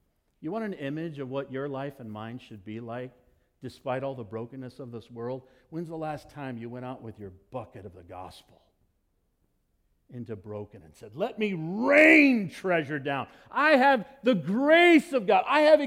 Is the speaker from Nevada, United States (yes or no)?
yes; Fallon, Nevada, United States; When I was a kid, I grew up, part of my life, I grew up in Fallon, Nevada, in the middle of the desert.